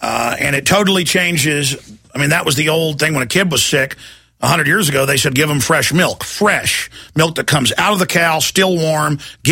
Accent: Rockwall, Texas, United States; I remember growing up in Rockwall, Texas, when it was still dry.

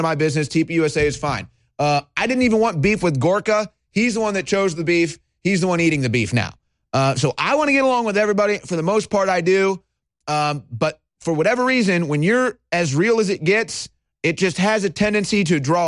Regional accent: Missouri, United States; now in Texas, United States; Now, I'm from Missouri. Lived in Texas for 4 years now. Families lived in Texas for forever.

